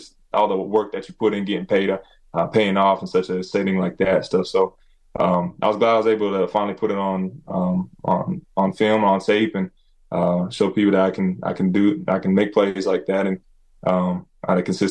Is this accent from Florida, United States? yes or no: no; Idaho, United States; So I come from the Nez Perce Reservation. That's where my people from. Both my parents grew up on the reservation.